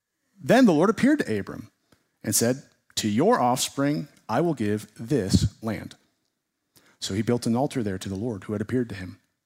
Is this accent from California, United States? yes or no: yes; San Diego, California, United States; now in Montana, United States; I grew up in San Diego. I spent a lot of time in my childhood at the world-famous San Diego Zoo.